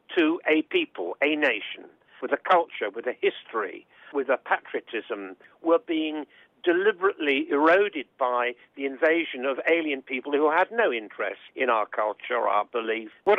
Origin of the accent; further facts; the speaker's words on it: St Albans, East of England, United Kingdom; I came from St Albans in Hertfordshire, which when I grew up as a boy and when I left school wasn't a multiracial town.